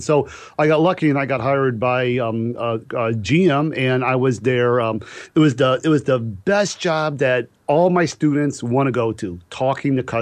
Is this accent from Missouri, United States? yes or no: yes; St. Louis, Missouri, United States; I grew up in St. Louis, and so I went there and I started to get a job at some independent shops